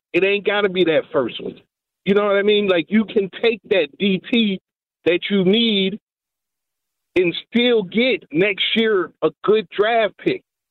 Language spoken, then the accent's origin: English; Hoffman Estates, Illinois, United States; Yeah, I'm from Hoffman Estates.